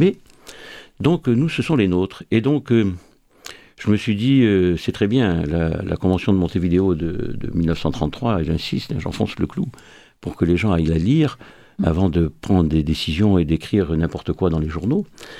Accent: France; étant donné que nous sommes français, que nous aimons la France et que nous souhaitons rester en France

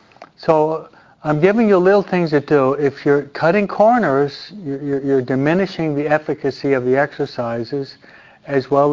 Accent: New York, United States; But I'm a New Yorker. I'm concise and to the point.

